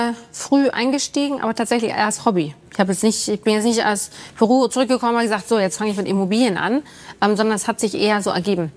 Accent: Bavaria, Germany; Nicht direkt aus München, aber aus Bayern. Kleines Dörfchen.

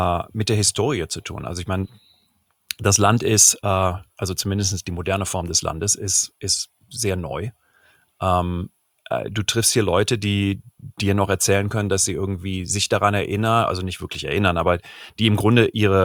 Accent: Cologne, North Rhine-Westphalia, Germany; Ich bin in Köln groß geworden

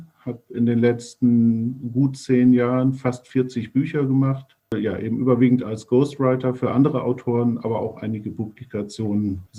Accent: Leer, Lower Saxony, Germany; Ausbildung gemacht zum Sortimentsbuchhändler in meiner Heimatstadt Leer

